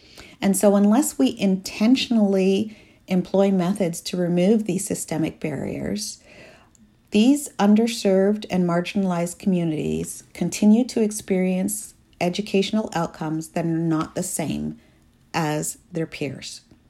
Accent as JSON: {"language": "English", "town": "Toronto", "region": "Ontario", "country": "Canada", "said": "automatically assuming that because I came from Toronto that I had grown up there in one of the project areas and had made it out."}